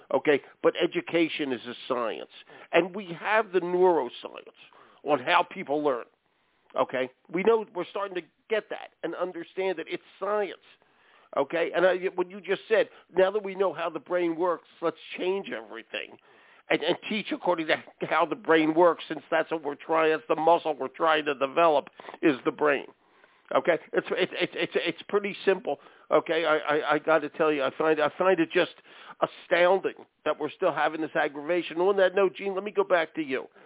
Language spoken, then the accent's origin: English; Pennsylvania, United States; By the way, I'm from Pennsylvania. I went to Westchester State many thousands of years ago, okay?